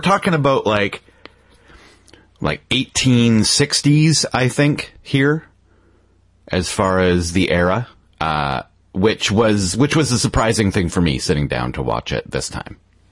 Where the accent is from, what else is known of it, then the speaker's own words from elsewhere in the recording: Canada; I'm the Canadian. I'll do it.